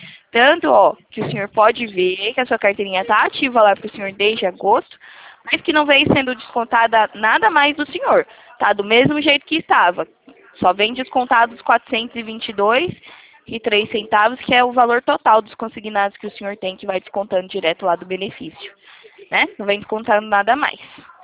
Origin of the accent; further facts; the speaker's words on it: São Paulo, Brazil; sou daqui de São Paulo.